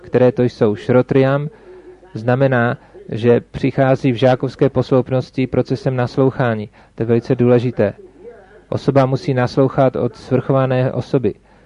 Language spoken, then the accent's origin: Czech; India; Czech is a second language; protože já pocházím z Indie